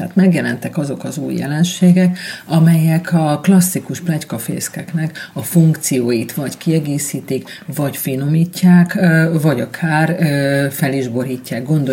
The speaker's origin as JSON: {"language": "Hungarian", "country": "Hungary", "also_born_or_lived": "Germany", "said": "Németországban éltem, és ott egy hasonló helyzet vett körül. Magyarként egy jó felületnek tartottak a kedves szomszédasszonyok"}